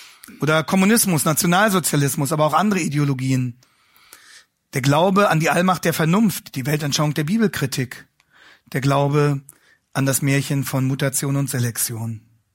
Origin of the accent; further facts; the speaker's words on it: Hanover, Lower Saxony, Germany; Ich komme ja aus Hannover, wie Sie wissen.